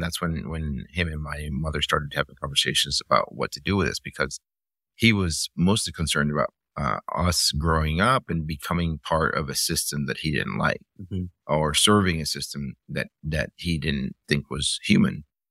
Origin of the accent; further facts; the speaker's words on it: Miami, Florida, United States; it's sort of from the time that I left and I grew up in Miami in the 80s, I kept processing these images, like, why did we leave?